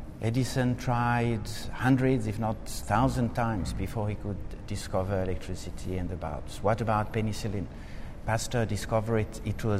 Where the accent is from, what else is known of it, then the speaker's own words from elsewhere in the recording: Switzerland; also born or lived in France; When I was six, we moved from France. I was born in France to Switzerland.